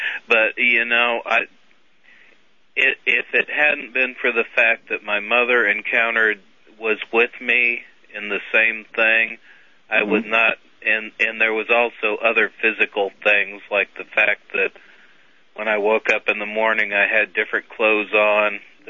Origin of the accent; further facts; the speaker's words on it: Albuquerque, New Mexico, United States; born there; Well, my grandfather, I was born in Albuquerque. And my grandfather worked at the Air Force base there.